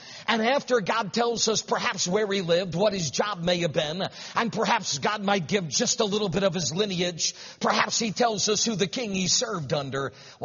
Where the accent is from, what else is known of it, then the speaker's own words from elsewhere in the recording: New England, United States; Now, that's a hard thing to admit for somebody like me growing up in New England.